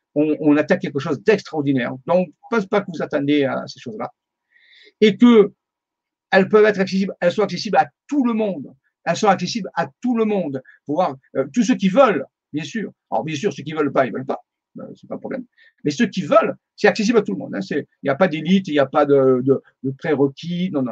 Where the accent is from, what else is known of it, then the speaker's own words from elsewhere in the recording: Marseille, Provence-Alpes-Côte d'Azur, France; je ne suis pas bon en anglais, je suis marseillais, vous le savez, donc je dis ce que je peux.